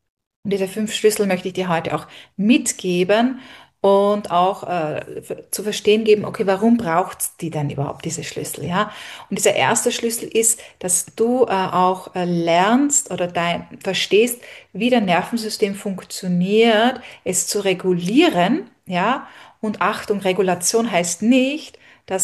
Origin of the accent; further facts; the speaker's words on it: Austria; Ich bin auf einem Bauernhof auch groß geworden in Österreich.